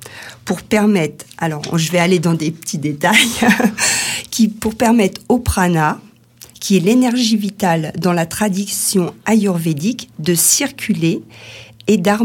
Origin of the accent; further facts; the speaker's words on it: Normandy, France; Je suis originaire de Normandie, où je travaillais dans notre maison familiale